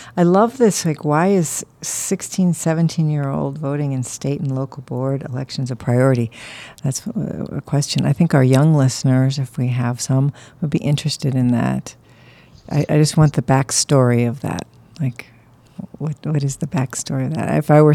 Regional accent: Missouri, United States; I grew up in Missouri, and I lived in St. Louis, you know, and this is a red state.

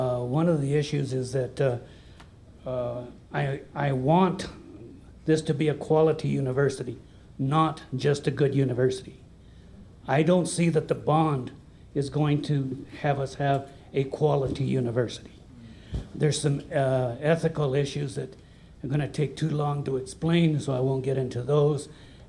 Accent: Silver City, New Mexico, United States; also born or lived in San Lorenzo; I was born in San Lorenzo. I went to school here in Silver City. I grew up at Chihuahua Hill.

